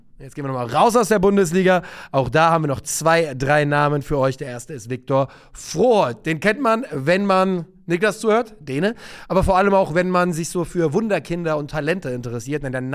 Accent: West Germany, Germany; mit wir nehme ich mich jetzt mal als Wessi einfach mit rein.

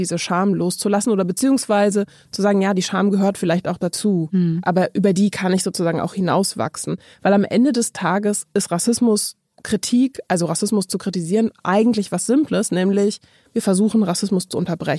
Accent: Berlin, Germany; Ich gehöre zu den wenigen Menschen, die in Berlin aufgewachsen sind.

